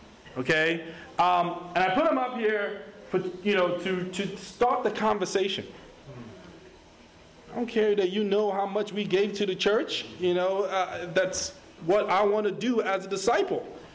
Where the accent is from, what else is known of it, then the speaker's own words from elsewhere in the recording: Nigeria; I grew up in Nigeria. Trust me, everything I have here is all gravy.